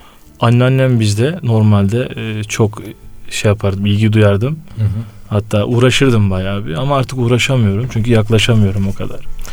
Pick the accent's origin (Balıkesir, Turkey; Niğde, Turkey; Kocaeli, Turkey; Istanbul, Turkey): Kocaeli, Turkey; Körfez; also born or lived in Tarsus / Elazığ; 90 yılında Körfez, Kocaeli'de doğdum. Rahmetli babamın mesleğinden dolayı bir müddet, amin cümlemize de, bir müddet Tarsus'ta, sonra Elazığ'da bulundum ve tekrar Kocaeli'ye geldim.